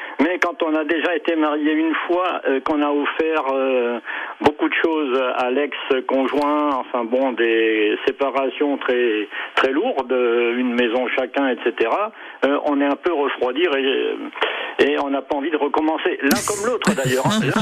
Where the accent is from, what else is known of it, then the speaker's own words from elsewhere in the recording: France; Je suis pas allemand, je suis français.